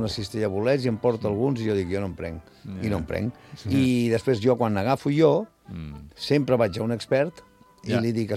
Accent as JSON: {"language": "Catalan", "town": "Barcelona", "region": "Catalonia", "country": "Spain", "lives_now": "Vilafranca del Penedès, Spain", "said": "Portaré 50 anys aquí a Vilafranca i encara em diran, no, aquests que venen de Barcelona..."}